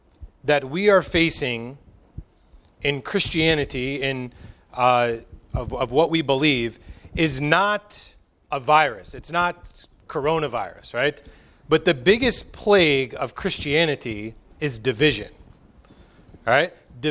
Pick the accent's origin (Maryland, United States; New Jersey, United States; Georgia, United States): New Jersey, United States; and then because I'm from New Jersey and have a lot of friends there